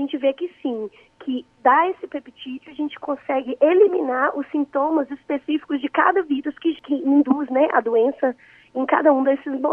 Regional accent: Minas Gerais, Brazil; Ah, eu sou mineira

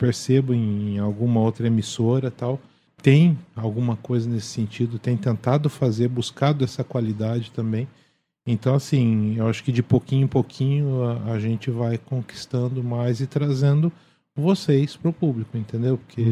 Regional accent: Brazil; para nós que somos brasileiros, a gente sabe o quanto que música boa faz falta, né?

